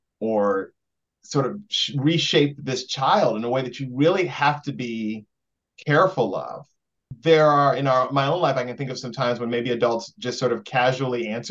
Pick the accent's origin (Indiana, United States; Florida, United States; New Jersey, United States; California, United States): Indiana, United States; I grew up in Indiana, and I knew from a very early age, if I'm going to be me in full, I've got to move away as soon as possible.